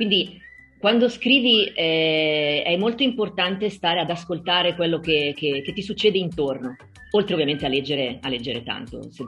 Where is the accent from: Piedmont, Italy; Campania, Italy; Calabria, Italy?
Piedmont, Italy; Novara; Io sono nata e cresciuta a Novara, che è in Piemonte.